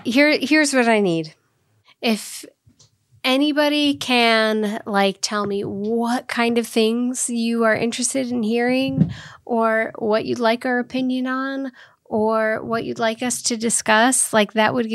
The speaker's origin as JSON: {"language": "English", "region": "Midwest", "country": "United States", "said": "We're from the Midwest after all."}